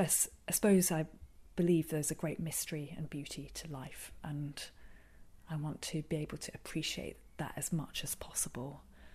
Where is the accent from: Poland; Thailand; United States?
Thailand; I grew up in Southeast Asia, so in Thailand, and my parents were missionaries.